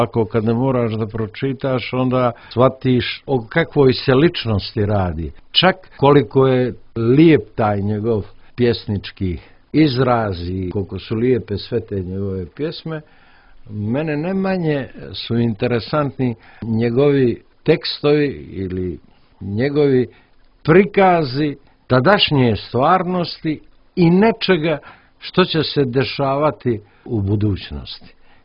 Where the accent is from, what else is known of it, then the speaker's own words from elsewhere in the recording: Cetinje, Montenegro; Ja kao čovjek, kao Cetinjanin, kao Crnogorac u smislu pripadnosti ovoj državi i kao Srbin